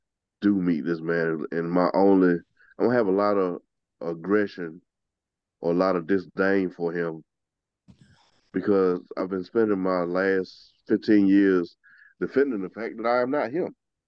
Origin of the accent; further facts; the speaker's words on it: Georgia, United States; I am from Georgia. That is Georgia's son.